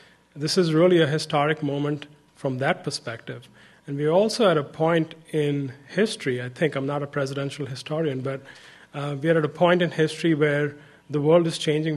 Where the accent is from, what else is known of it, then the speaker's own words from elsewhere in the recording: India; I'm originally from India.